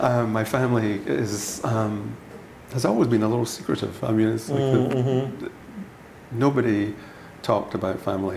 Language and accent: English; Glasgow, Scotland, United Kingdom; born there; I was born in Glasgow in Scotland, 1951.